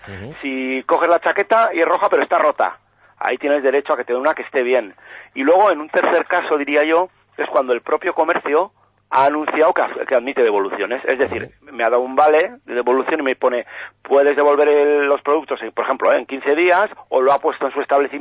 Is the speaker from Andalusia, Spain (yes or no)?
no; Navarre, Spain; Pues mira, gastamos de media cada navarro 73 euros.